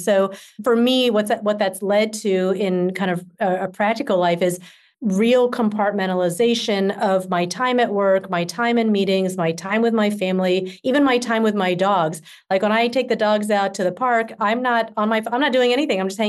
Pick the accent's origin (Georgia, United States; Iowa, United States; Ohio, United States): Georgia, United States; born or raised there; now in California, United States